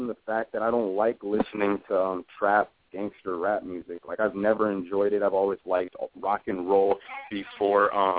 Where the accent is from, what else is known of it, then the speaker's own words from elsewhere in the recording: Illinois, United States; because I'm from Illinois, and there's a big saturation of artists who all rap the same